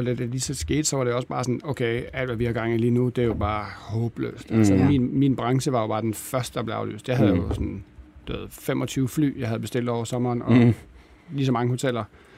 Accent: Aarhus, Central Denmark Region, Denmark; now in Copenhagen, Denmark; Mit hjerte vil altid ligge i Aarhus, hvor jeg er opvokset.

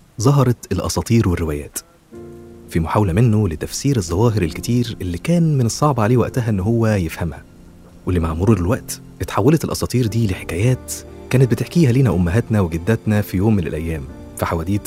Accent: Egypt; أو زي ما بنقول عندنا في مصر مثلا من طقطق لسلام عليكم

